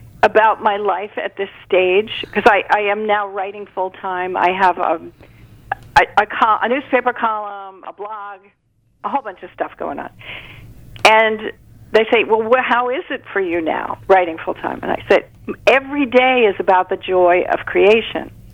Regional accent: New Jersey, United States; I'm Irish Catholic. … And I went to a neighborhood, I was born in a neighborhood, where the church was built first. This is in South Jersey.

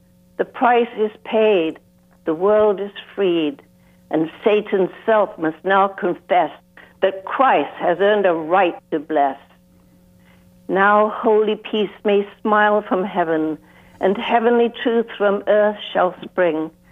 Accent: England, United Kingdom; also born or lived in New York; now in Nyack, United States; Well, I originally lived in New York when I came from England

